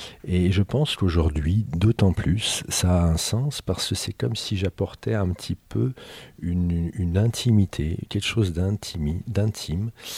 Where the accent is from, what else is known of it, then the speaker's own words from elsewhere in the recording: Aix-les-Bains, Auvergne-Rhône-Alpes, France; Et effectivement, je suis savoyard d'origine d'Aix-les-Bains. Et en l'occurrence, j'ai un pays, je vis encore entre Annecy et Genève, à 950 mètres d'altitude.